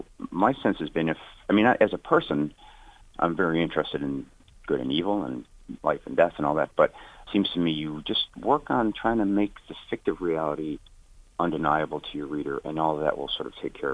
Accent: Chicago, Illinois, United States; I grew up on the South Side of Chicago, where that's kind of the way you express love is by insults.

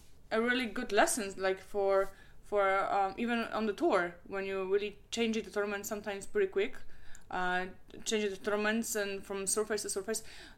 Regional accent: Krakow, Lesser Poland, Poland; I'm from Krakow. There are still no hard courts there. Can you imagine?

